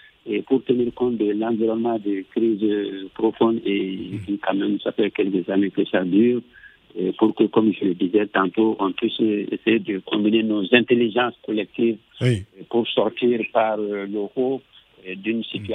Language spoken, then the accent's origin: French; Mali; je pense que nous sommes tous des Maliens